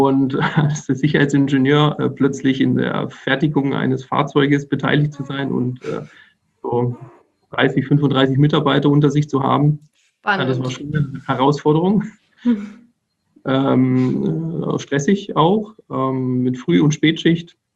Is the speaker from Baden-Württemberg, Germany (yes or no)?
yes; Baden-Württemberg, Germany; born there; Dort habe ich 2009 angefangen zu arbeiten, am Standort in Neckarsulm. Das ist 2 Ortschaften von meinem Geburtsort entfernt auch.